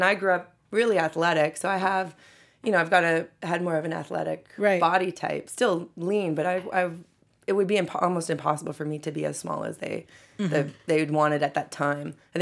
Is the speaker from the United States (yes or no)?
no; Edmonton, Alberta, Canada; I'm from Edmonton, just so everyone knows.